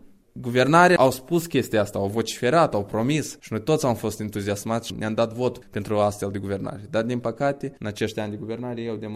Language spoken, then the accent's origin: Romanian; Moldova; Sunt mândru de țara mea, de pământul meu. Sunt mândru de faptul că sunt moldovean